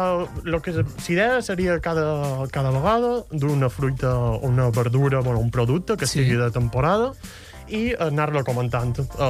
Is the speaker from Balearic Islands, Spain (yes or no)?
yes; Balearic Islands, Spain; Jo soc de Mallorca.